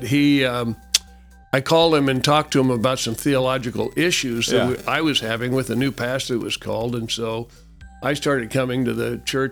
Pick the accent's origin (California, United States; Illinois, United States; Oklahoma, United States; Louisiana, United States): California, United States; Belmont; The area, I grew up in Belmont, California, across the bay, went to a Lutheran church.